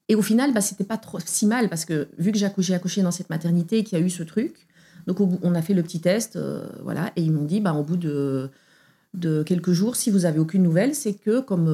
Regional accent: Belgium; now in Paris, France; je suis belge, je vis à Paris depuis plus de 20 ans. Je suis venue à Paris pour le boulot

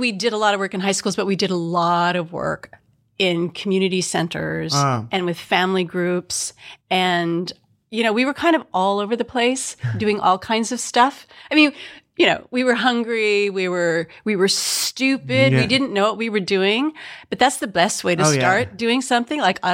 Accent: Midwest, United States; I was so fascinated because I'm from the Midwest.

